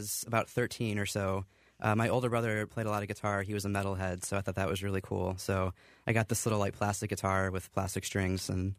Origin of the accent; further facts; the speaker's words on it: Iowa, United States; moved away as an adult; now in Boston, United States; I grew up in Iowa, but then I moved to Boston, and I think just moving to a new city in a bigger environment, meeting a lot of new people